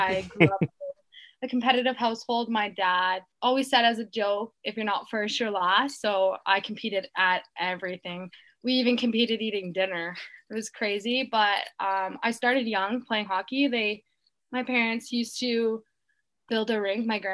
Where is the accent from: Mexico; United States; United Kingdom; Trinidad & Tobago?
United Kingdom; England; So we are English and okay. Not French.